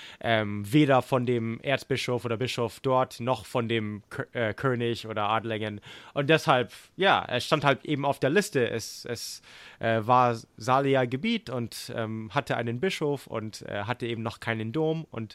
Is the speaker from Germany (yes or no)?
no; Oregon, United States; Genau wie meine Heimatstadt in Oregon eigentlich. Auch so gleich groß heute.